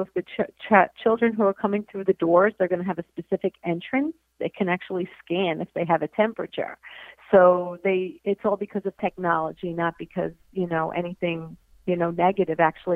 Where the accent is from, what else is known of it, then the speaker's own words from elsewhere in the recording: Brooklyn, New York, United States; And I can tell you that because I'm from Brooklyn and I know what those taxes are like.